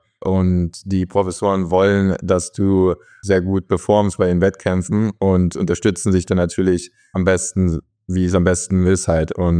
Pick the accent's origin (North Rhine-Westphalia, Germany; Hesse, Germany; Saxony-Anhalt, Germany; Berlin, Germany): Saxony-Anhalt, Germany; Magdeburg; also born or lived in Halle; ich komme ja aus Magdeburg und war da 5., 6. Klasse auf der Sportschule. Und dann in der 7. Klasse bin ich auf die Sportschule in Halle gewechselt und war dann von der 7. bis 13. Klasse dort in Halle.